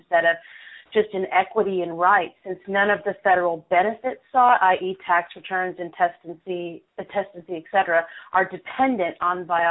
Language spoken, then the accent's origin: English; Texas, United States; I'm an attorney from Texas